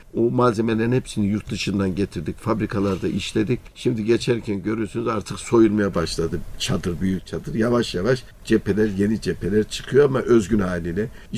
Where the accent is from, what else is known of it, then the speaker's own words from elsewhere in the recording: Ankara, Turkey; Hocamın belirttiği gibi ben de Samanpazarı'nda büyüdüm.